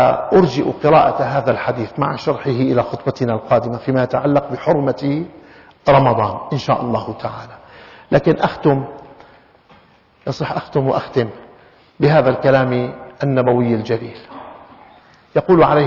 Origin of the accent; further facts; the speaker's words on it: Syria; بلهجة الشام وأهل الشام وترتيب بلادنا سوريا وغيرها